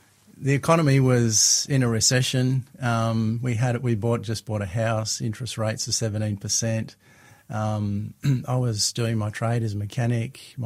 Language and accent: English; Papua New Guinea; also born or lived in Cairns, Australia; I was born in Cairns and my mum and dad went to New Guinea as missionaries for 7 years. And so I grew up a missionary's kid